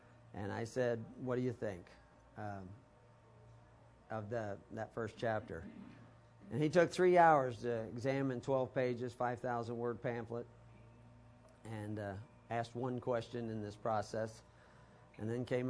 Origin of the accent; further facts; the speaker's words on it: Texas, United States; also born or lived in Omaha; I was born in Omaha, raised in Texas, went to the seminary in California at a very young age.